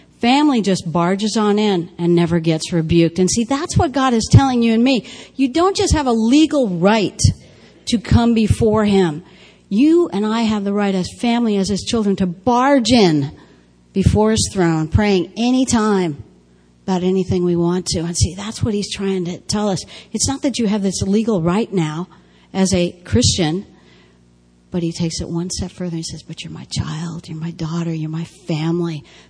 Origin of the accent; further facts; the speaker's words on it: United States; because, again, I love being an American.